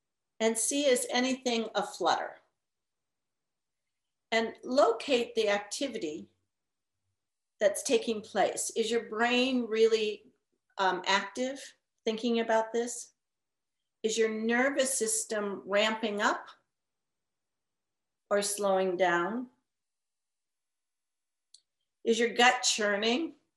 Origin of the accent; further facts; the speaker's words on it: Chicago, Illinois, United States; I'm coming from Chicago. Champaign. I'm a Chicagoan.